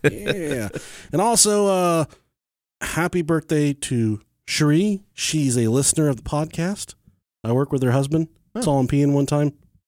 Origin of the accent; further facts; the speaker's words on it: Ohio, United States; because we're from Ohio, and that's where Jack Hanna's from.